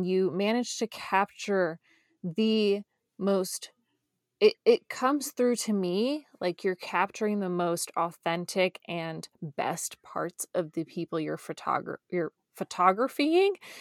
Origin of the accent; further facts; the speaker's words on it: New York City, New York, United States; Well, you know, I grew up in New York City. I don't know if you knew that.